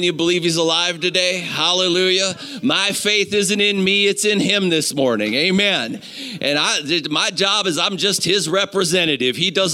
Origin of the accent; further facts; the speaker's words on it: Cleveland, Ohio, United States; from Cleveland, Ohio, evangelist.